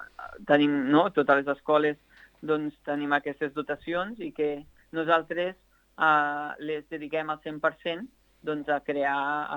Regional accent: Vimbodí, Catalonia, Spain; jo soc de Vimbodí, de poble, i allà sempre estàvem barrejats.

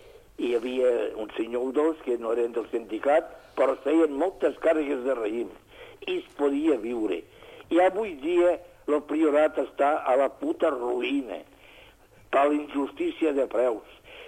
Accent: Catalonia, Spain; Diem, som catalans i volem ser catalans.

